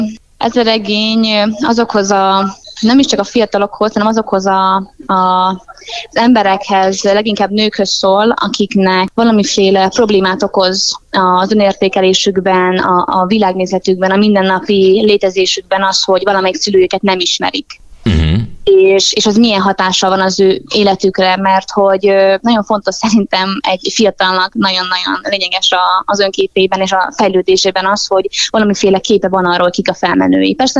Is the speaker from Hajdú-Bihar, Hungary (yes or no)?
yes; Debrecen, Hajdú-Bihar, Hungary; now in Budapest, Hungary; én debreceniként képtelen vagyok megszokni, már a jó értelemben, hogy ennyire sűrű, ennyire sok az ember, ennyire hatalmasak az épületek.